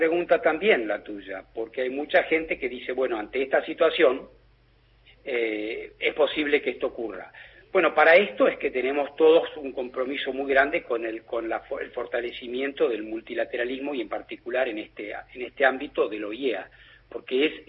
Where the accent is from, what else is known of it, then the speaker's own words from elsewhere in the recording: Argentina; soy argentino y bien argentino